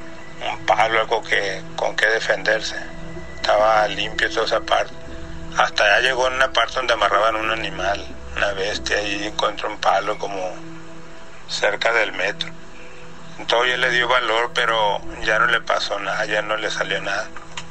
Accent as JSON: {"language": "Spanish", "town": "Guasave", "region": "Sinaloa", "country": "Mexico", "said": "Soy de Guasave."}